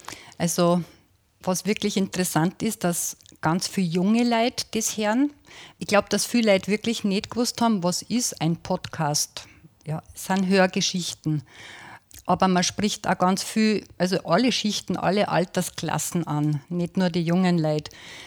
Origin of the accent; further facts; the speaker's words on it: Aldersbach, Bavaria, Germany; Bei uns in Aldersbach Tradition mit dem Kloster, wo auch das Bier gebraut wird, wo eine wunderbare Gastronomie drinnen ist.